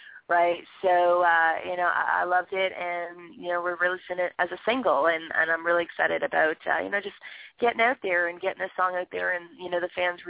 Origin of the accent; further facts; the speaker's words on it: Canada; I'm from Canada